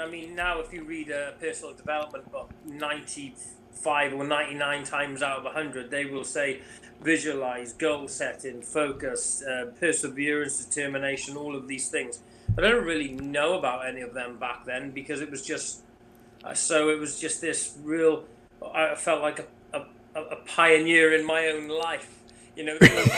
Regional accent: Haverfordwest, Wales, United Kingdom; I started running up a road in my hometown, Haverford West, and I was running up this Broadhaven Road

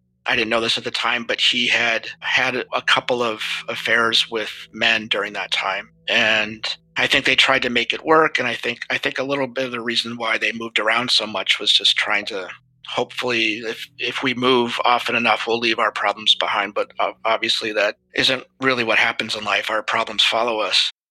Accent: St. Paul, Minnesota, United States; also born or lived in Oklahoma / Columbia, Missouri; I was born in Oklahoma, and then we moved to Columbia, Missouri, where my brother was born. And then we moved to a suburb of St. Paul in Minnesota.

